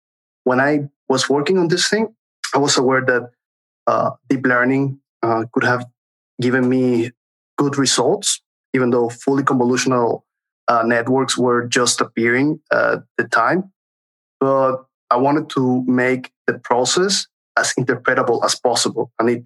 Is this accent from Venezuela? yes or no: yes; Venezuela; English is a second language; moved away as an adult; now in Europe; I came here practically like an economic migrant. You know, I was very happy with my job and with my post at the university in Venezuela, but I came to Europe mainly because of the political and economical situation in Venezuela.